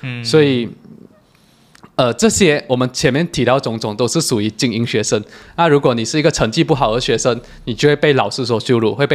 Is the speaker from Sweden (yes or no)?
no; Malaysia; 我们就讲我们是马来西亚来